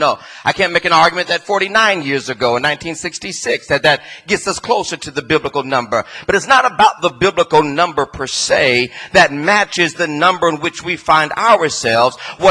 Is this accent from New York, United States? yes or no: no; Los Angeles, California, United States; also born or lived in East Palo Alto / Trenton; I'm from South Central Los Angeles, although I went to school on another side of LA. I lived in East Palo Alto, although I went to school in Palo Alto. I made my way to Trenton, although I went to school in Princeton.